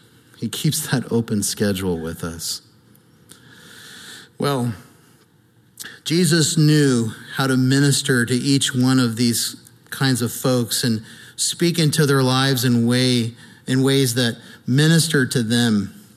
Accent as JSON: {"language": "English", "town": "San Juan Capistrano", "region": "California", "country": "United States", "tie": "born or raised there", "said": "the Baptist church that I grew up at down in Capistrano, a very traditional church"}